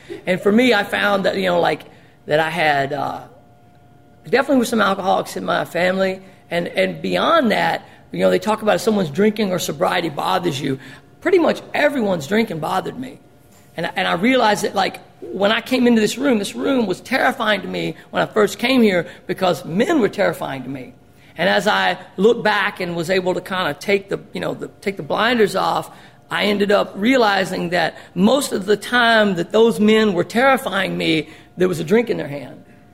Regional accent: Newport, Arkansas, United States; telling somebody that I was from Newport, GD, Arkansas

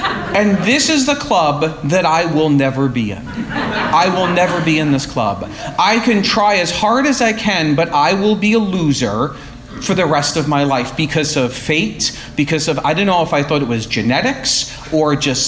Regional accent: New York, United States; So I grew up in New York, oldest of three kids, two parents who are still together

